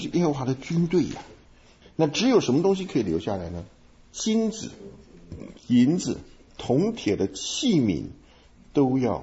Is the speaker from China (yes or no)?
yes; China; 你等于是我们中国人讲是替天行道，是吧？